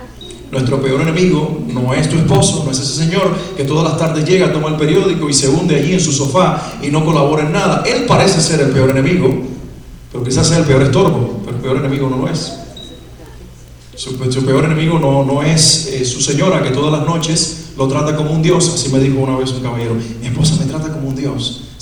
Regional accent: Cuba; yo soy cubano de origen, para los que no lo saben

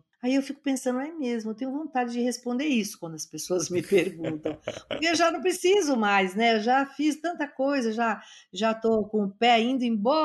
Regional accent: São Paulo, Brazil; born there; Na verdade, eu nasci em São Paulo, eu vim nascer em São Paulo. Meus pais são do interior, o meu pai é do Vale do Paraíba, era do Vale do Paraíba, e a minha mãe lá de Barretos.

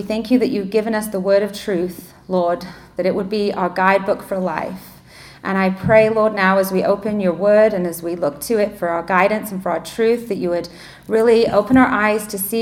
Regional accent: England, United Kingdom; now in United States; originally I'm from England, if you can tell. I don't know. I mean, I'm so American now, my family say. So, but I was born and raised in England.

